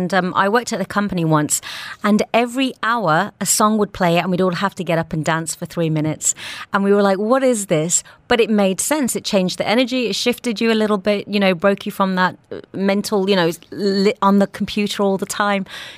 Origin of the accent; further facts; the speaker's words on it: England, United Kingdom; But one thing I notice is I grew up in England too.